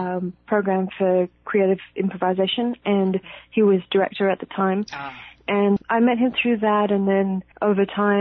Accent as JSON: {"language": "English", "town": "Perth", "region": "Western Australia", "country": "Australia", "tie": "born or raised there", "said": "I've listened to all those musicians growing up in Perth"}